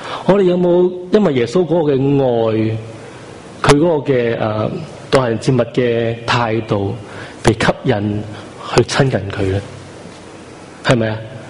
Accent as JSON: {"language": "Cantonese", "country": "China", "said": "我哋中国人嘅习性就系咧，我哋灵修嘅时候就会睇啊圣经有啲咩教导"}